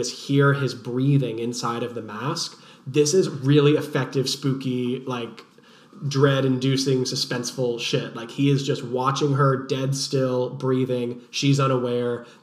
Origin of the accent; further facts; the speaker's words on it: Chicago, Illinois, United States; now in Texas, United States; I grew up in Chicago before I moved to Texas was a much older neighborhood.